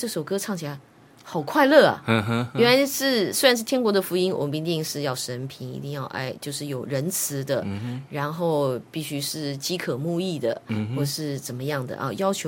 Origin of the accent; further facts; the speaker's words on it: Taiwan; born there; 我生在台湾，可是我真的台语很烂，我还花钱去学习